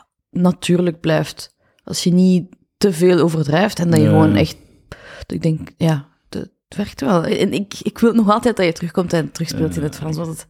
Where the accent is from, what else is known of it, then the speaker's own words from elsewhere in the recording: Brussels, Brussels-Capital Region, Belgium; Ik ben echt een Brusselaar, dus het is echt NL. Nederlands voor alles wat profesh en geld, werken, school was altijd in het Nederlands. Ja. En Frans is alles wat informeel is.